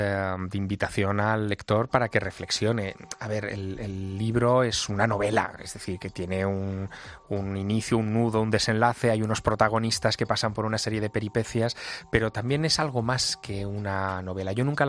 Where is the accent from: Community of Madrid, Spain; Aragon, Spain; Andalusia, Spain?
Aragon, Spain; Teruel; el escudo de mi ciudad, yo soy de Teruel, es un toro con una estrella encima.